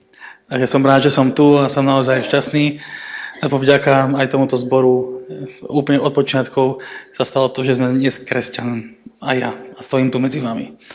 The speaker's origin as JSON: {"language": "Slovak", "town": "Nové Zámky", "region": "Nitra Region", "country": "Slovakia", "said": "a pochádzam z Nových Zámkov."}